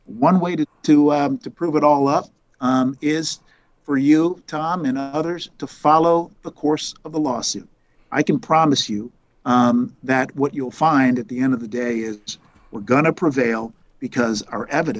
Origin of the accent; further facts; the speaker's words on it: Haiti; Look, I love Haiti. I'm from Haiti.